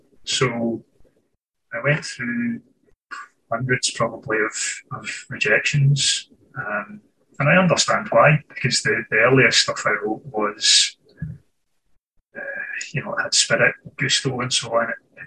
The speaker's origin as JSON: {"language": "English", "region": "Scotland", "country": "United Kingdom", "tie": "born or raised there", "said": "I was born and raised in Scotland, and here I remain"}